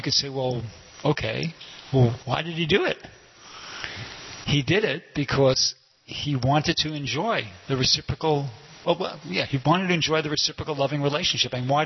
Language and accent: English; New York City, New York, United States; I'm from New York City, you know, and I was from a regular old middle class Jewish family.